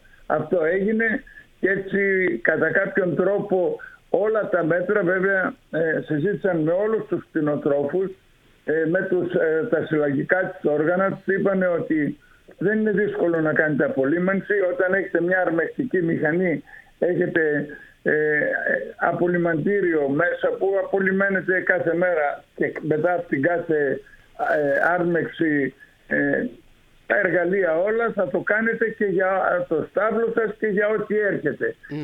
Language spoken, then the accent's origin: Greek; Metsovo, Epirus, Greece; ο ίδιος είμαι από το Μέτσοβο και έχω σχέση με την κτηνοτροφία.